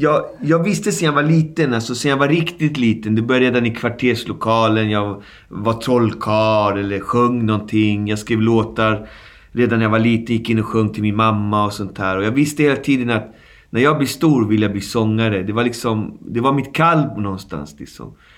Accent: Alby, Stockholm County, Sweden; Jag växte upp där i Alby med folk från hela världen.

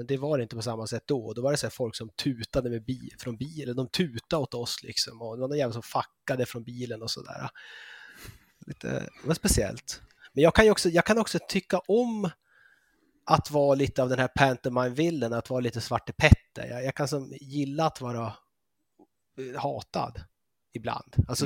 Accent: Norrbotten County, Sweden; moved away as an adult; also born or lived in Uppsala / London / Switzerland; now in Copenhagen, Denmark; jag är född och uppvuxen i Norrbotten. Flyttade ner, gjorde min kandidat i Uppsala, sen flyttade jag till Köpenhamn, gjorde min master där och så har jag varit lite i London och Schweiz

